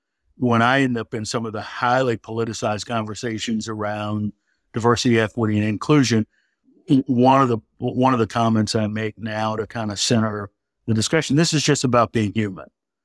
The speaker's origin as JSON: {"language": "English", "town": "St. Louis", "region": "Missouri", "country": "United States", "tie": "born or raised there", "said": "in my hometown of St. Louis, Missouri"}